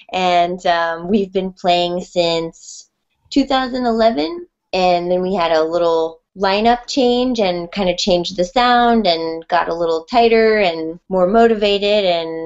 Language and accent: English; Michigan, United States; No, I'm not. I'm from Michigan, actually.